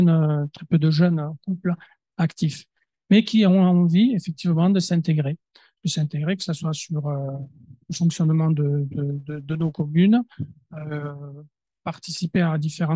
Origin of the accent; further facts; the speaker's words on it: Occitanie, France; je viens du département du Gers, nous sommes des Gascons.